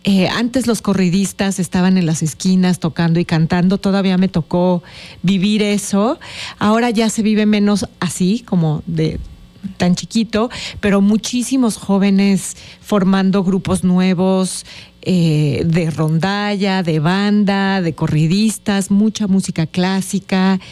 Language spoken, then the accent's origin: Spanish; Guadalajara, Jalisco, Mexico; now in Tepoztlán, Mexico; muchos años de vivir en Morelos. Yo crecí en Guadalajara. Ajá. Pero pues ya llevo más de la mitad de mi vida viviendo en Tepoztlán, Morelos.